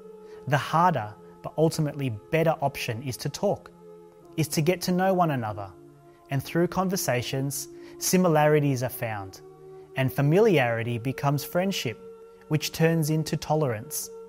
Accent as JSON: {"language": "English", "town": "Sydney", "region": "New South Wales", "country": "Australia", "tie": "born or raised there", "said": "I'm Australian. I'm 33. My grandparents came here from the Philippines in 1976 with their three kids."}